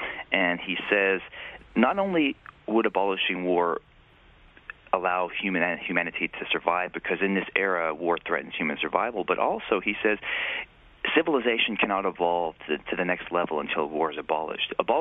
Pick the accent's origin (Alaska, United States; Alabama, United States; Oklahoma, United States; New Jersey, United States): Alabama, United States; Yeah, I grew up in Alabama. My mother's Korean. My father's half white and half black.